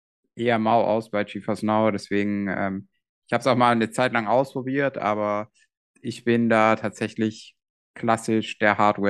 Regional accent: Baden-Württemberg, Germany; accent: Swabian; Gut, mit Dialekt könnte ich auch mithalten, aber ich erspare ich mal mein Schwäbisch.

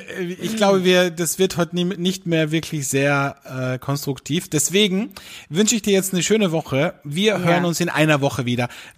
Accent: Velden am Wörthersee, Carinthia, Austria; ich bin ja aus Felden, also da bin ich aufgewachsen, am Wörthersee

